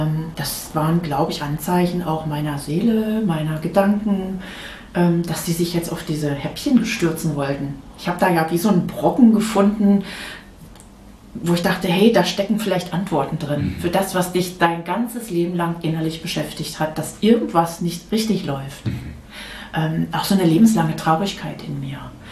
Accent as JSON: {"language": "German", "region": "North Rhine-Westphalia", "country": "Germany", "tie": "born or raised there", "said": "Ich bin in Nordrhein-Westfalen groß geworden."}